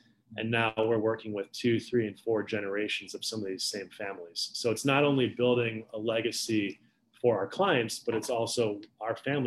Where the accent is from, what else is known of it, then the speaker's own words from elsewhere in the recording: Chicago, Illinois, United States; Born and raised in Chicago. My family and I run a wealth management firm just outside of the city.